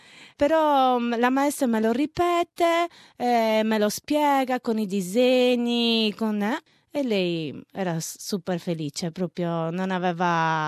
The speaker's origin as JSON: {"language": "Italian", "region": "Sardinia", "country": "Italy", "said": "noi siamo sardi, da noi comunque non ci sono, non è come le grandi città, noi viviamo poi in un paesino"}